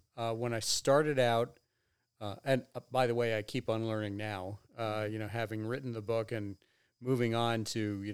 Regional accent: New York, United States; also born or lived in Chicago / Michigan; Originally, I grew up in New York. Then I attended school in Williamstown, Massachusetts at Williams College.

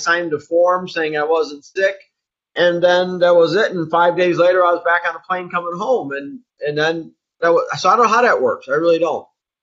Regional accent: Chicago, Illinois, United States; We're from Chicago, so if we travel somewhere and come back, we have to be quarantined for 14 days.

